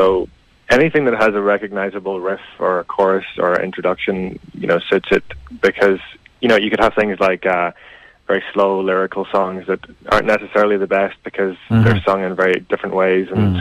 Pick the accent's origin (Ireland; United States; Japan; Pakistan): Ireland; Letterkenny, Ulster; now in Belfast, United Kingdom; Yeah, I'm from Letterkenny. I'm up in Belfast at the moment doing a PhD in music for a year